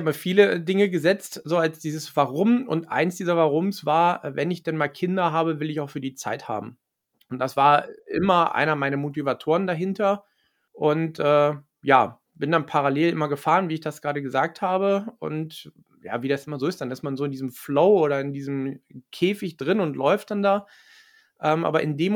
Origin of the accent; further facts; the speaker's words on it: Wolfsburg, Lower Saxony, Germany; ich komme ja hier aus Wolfsburg, Volkswagen